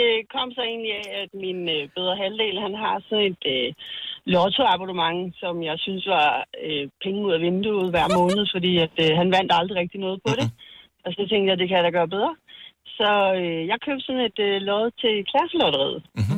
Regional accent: Roskilde, Zealand, Denmark

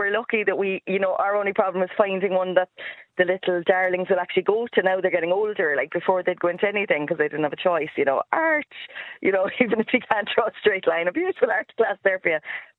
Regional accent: County Cork, Ireland; accent: Cork; Is that my Cork accent changing?

